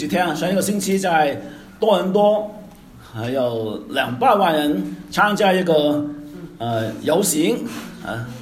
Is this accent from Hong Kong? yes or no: yes; Hong Kong; 因为我跟师母都是从香港来的，我们当中也有很多的弟兄姐妹也是从香港来的